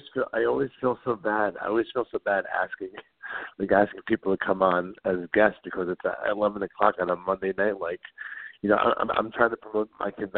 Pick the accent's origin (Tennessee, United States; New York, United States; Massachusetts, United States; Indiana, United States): New York, United States; like I said, I grew up in New York, so I'm a WWF guy